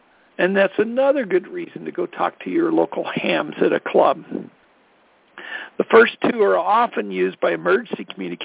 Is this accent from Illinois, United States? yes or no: no; Colorado, United States; my call sign is … I'm from Colorado